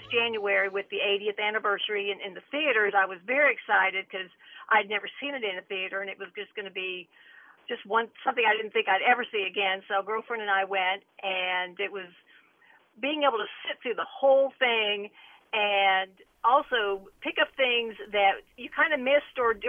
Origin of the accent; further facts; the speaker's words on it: Kill Devil Hills, North Carolina, United States; from Kill Devil Hills.